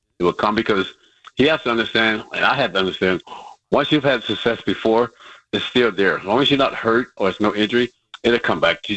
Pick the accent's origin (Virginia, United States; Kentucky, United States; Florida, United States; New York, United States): Florida, United States; Tampa; Pete, growing up in Tampa, the Cincinnati Reds had spring training in Tampa.